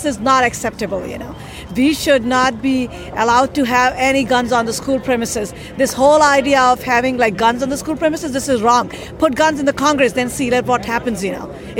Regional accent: India; We're from India. We have Mahatma Gandhi. We won through nonviolence.

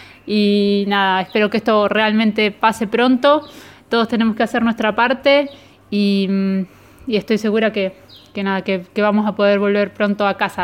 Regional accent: Argentina; moved away as an adult; somos varios argentinos que quedamos

